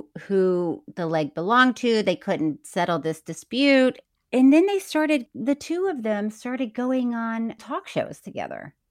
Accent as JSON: {"language": "English", "region": "Florida", "country": "United States", "said": "I'm from Florida. I don't know if you know that."}